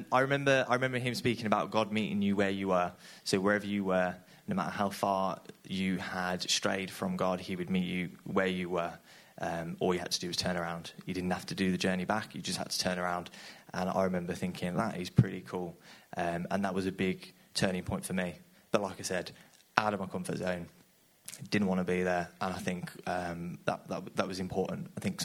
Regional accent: Birmingham, West Midlands, United Kingdom; now in Redditch, United Kingdom; We grew up in Birmingham, so not too far from here.

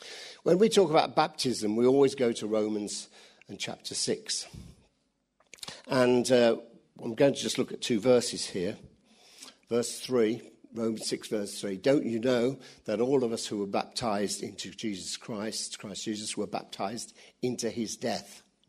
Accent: London, United Kingdom; As many of you know, I was brought up in Ealing.

